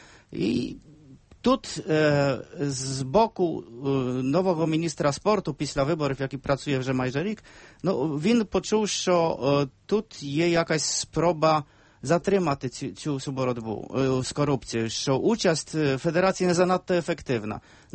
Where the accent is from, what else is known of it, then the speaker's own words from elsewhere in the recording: Poland; Ukrainian is a second language; ми можемо довести, що ми, поляки, але також і ви, українці, зробили дуже багато на цьому кордоні